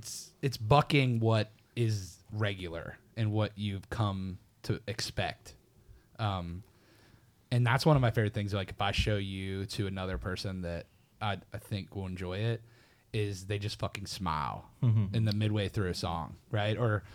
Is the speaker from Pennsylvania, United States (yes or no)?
yes; Pennsylvania, United States; It's a dude, like my hometown. I grew up in southwestern Pennsylvania, about an hour south of Pittsburgh.